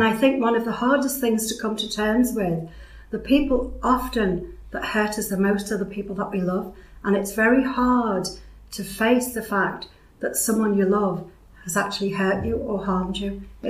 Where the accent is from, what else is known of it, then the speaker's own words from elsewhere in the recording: Liverpool, North West England, United Kingdom; So Liverpool born and bred.